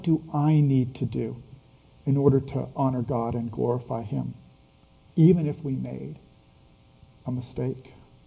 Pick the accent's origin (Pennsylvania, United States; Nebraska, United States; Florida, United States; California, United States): California, United States; Dixon; So I grew up in Dixon, California. I thought I could get my master's at UC Davis, which I did.